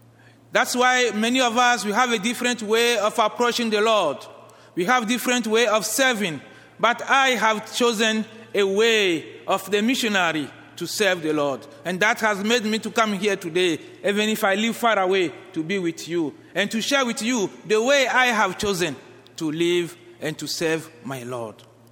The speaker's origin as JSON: {"language": "English", "country": "Benin", "also_born_or_lived": "Malawi / Zambia", "second_language": "English", "moved": "as an adult", "lives_now": "Ghana", "said": "I am from Benin Republic, a country in the West Africa."}